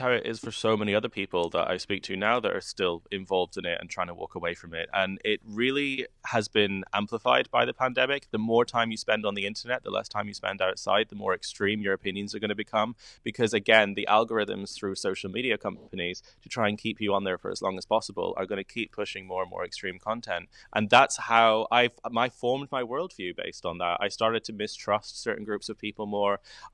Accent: Kilkenny, County Kilkenny, Ireland; I grew up in Kilkenny, which was a small kind of Catholic city.

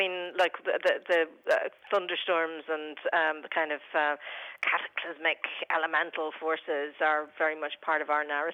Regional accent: Ireland; and we're Irish, so we kind of feel, you know, if we can't cope with the elements, who can?

